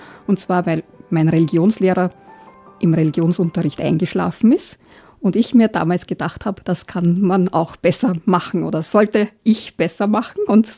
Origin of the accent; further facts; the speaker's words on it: Vienna, Austria; Ich bin aufgewachsen in Wien, in Floridsdorf, in einer Familie, die nicht sehr religiös war.